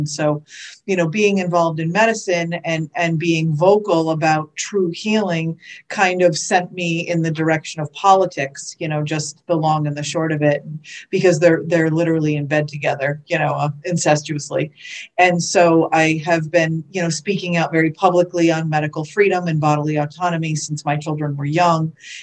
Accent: Connecticut, United States; moved away as an adult; also born or lived in Boston / Southern California; now in Florida, United States; So I actually am a brand new Floridian. I was born and raised in Connecticut, did a stint in the Boston area, and then did a stint for 5 or so years in Southern California.

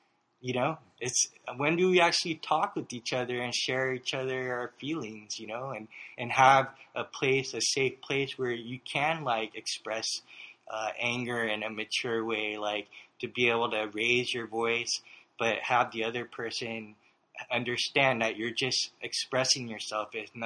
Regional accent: San Francisco, California, United States; growing up in San Francisco and in an Asian family, Filipino, we had a lot of sort of like Buddhas around the house.

